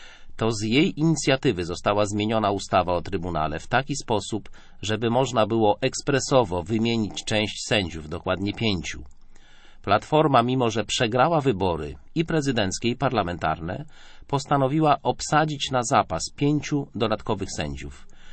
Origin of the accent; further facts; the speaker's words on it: Łódź Voivodeship, Poland; W moich rodzinnych stronach na ziemi rawskiej funkcjonuje takie ludowe powiedzenie